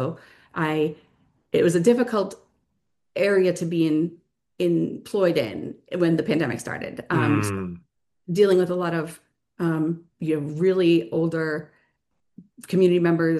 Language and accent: English; Natick, Massachusetts, United States; also born or lived in New York City; I grew up in Natick, was familiar with Franklin.